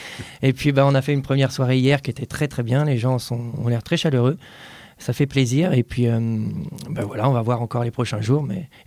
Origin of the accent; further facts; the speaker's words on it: Normandy, France; moved away as an adult; now in Paris, France; Donc, je viens de Normandie. Et donc, je suis monté à Paris à l'âge de 18 ans.